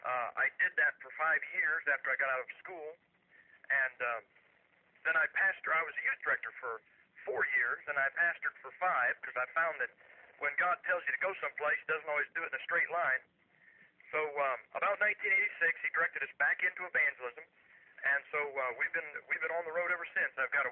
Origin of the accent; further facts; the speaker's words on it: Massillon, Ohio, United States; I'm originally from Massillon, Ohio. Massillon is what we consider the football capital of the world.